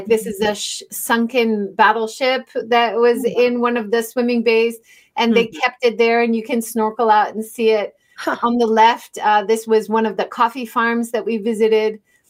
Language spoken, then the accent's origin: English; Hawaii, United States; So for me, growing up in Hawaii and then going to the Ogasawara Islands, it was so nice.